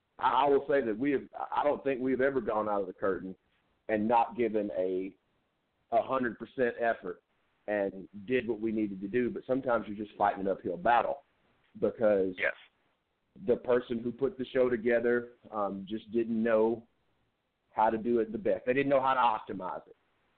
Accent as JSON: {"language": "English", "region": "Alabama", "country": "United States", "tie": "born or raised there", "said": "I need to think no further back than when I was growing up in Alabama. I saw one independent wrestling show in the 18, 19 years that I lived in Alabama."}